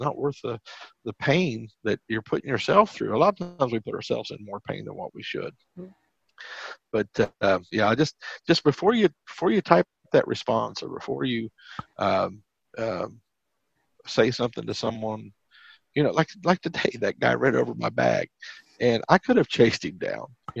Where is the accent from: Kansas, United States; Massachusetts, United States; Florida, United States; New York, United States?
Massachusetts, United States; Boston; I said, "I'm from Boston." She goes, "Boston?" I said, "Well, South Boston."